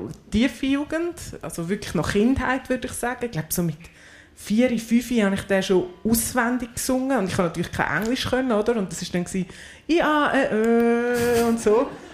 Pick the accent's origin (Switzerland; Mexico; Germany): Switzerland; Graubünden; also born or lived in Valais; now in Engelberg, Switzerland; Weil die Mami ist Baslerin, der Papi ist im Aargau aufgewachsen, geboren bin ich im Wallis, aufgewachsen bin ich hauptsächlich im Bündnerland und lebe und daheim fühle ich mich zu Engelberg.